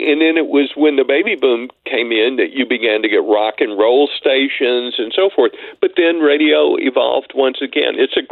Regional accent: Mississippi, United States; And let me just tell you, I grew up in the Mississippi Delta, about 80, 90 miles south of Memphis.

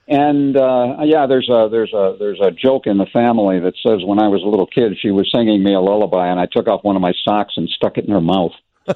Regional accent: Downers Grove, Illinois, United States; And still do one in my hometown in Downers Grove.

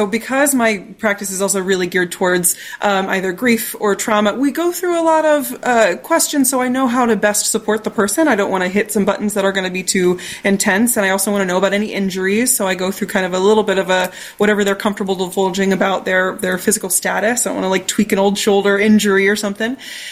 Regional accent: Indiana, United States; I mean, I'm from the Midwest. I grew up in Indiana, and you don't, you know, turn down guests in your home, and you don't we grew up with those Midwestern values.

